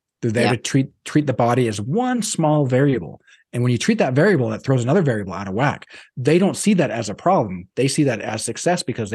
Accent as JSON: {"language": "English", "country": "United States", "said": "but especially as an American, as a Westerner, we fetishize the idea of being our own worst enemy."}